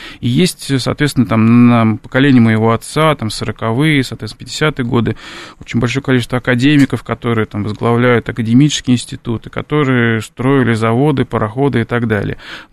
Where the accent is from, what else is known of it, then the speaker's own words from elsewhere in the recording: Nizhny Novgorod, Nizhny Novgorod Oblast, Russia; born there; moved away as an adult; Я, да, родился в Нижнем, долго там работал, и пока мы с Валерием Николаевичем не пообщались, я не переехал.